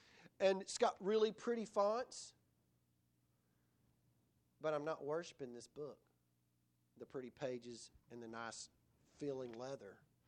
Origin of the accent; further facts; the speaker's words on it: United States; I'm part of the United States. I'm American. I'm American, right?